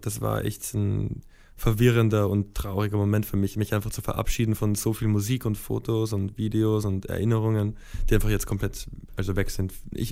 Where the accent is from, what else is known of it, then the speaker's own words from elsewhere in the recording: Vienna, Austria; ich bin in Wien aufgewachsen, zwar auf der amerikanischen Schule, das heißt so in einer kulturellen Seifenblase, so in der Art. Aber ja, ich sehe Wien halt trotzdem als Home. Dort sind meine Eltern und meine Schwester.